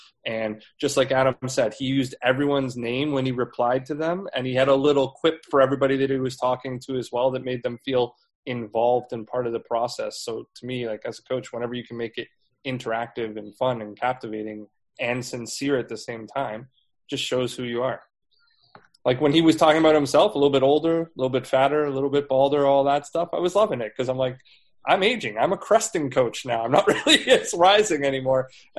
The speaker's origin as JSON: {"language": "English", "country": "Canada", "said": "Obviously, I'm from Canada, so who's who of coaches I don't get the same way that you guys do."}